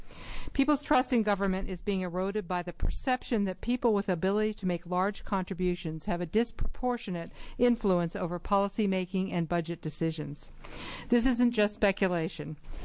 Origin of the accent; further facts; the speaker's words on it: Portland, Oregon, United States; from Portland.